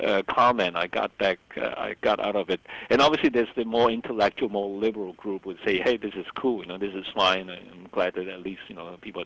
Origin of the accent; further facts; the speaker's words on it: Penang, Malaysia; Don't forget, I'm from an island. I'm from Penang.